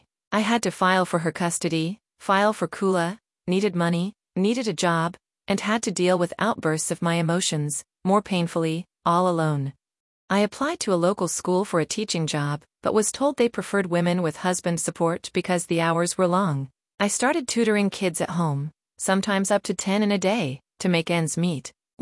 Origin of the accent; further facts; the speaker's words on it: Lahore, Punjab, Pakistan; I grew up in Lahore, in an educated household.